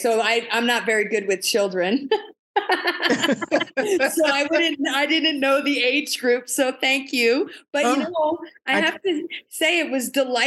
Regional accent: Florida, United States; I grew up in South Florida too.

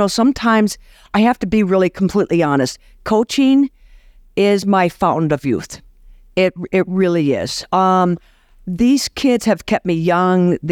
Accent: Iowa City, Iowa, United States; I grew up in Iowa, Iowa City, and my father was a college professor there.

